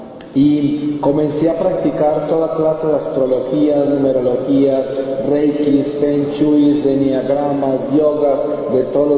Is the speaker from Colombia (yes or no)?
yes; Colombia; Yo nací en Colombia, en una población pequeña de cultivadores de café en las montañas de los Andes, en una familia católica, y crecí con todas las tradiciones y enseñanzas de la Iglesia Católica en una familia muy numerosa.